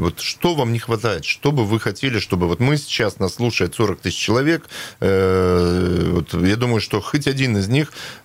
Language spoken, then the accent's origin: Russian; Khabarovsk, Khabarovsk Krai, Russia; у меня, как у коренного хабаровчанина, как-то планку немножко снесло